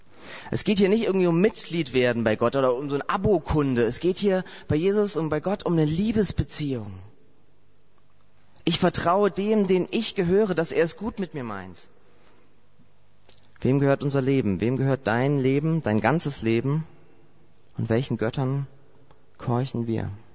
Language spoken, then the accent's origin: German; Saarland, Germany; Also bei uns zu Hause, ich komme aus dem Saar-Pfalz-Kreis, so Saarland.